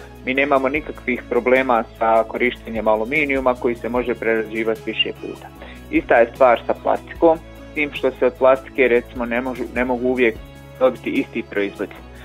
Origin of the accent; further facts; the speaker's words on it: Bosnia & Herzegovina; kod nas u Bosni i Hercegovini otpad je problem